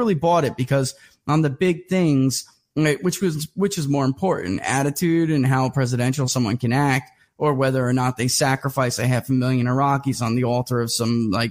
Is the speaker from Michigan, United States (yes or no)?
yes; Michigan, United States; And P.S. I'm from Michigan, so I know what he's talking about. They hollowed out my neighborhood, you know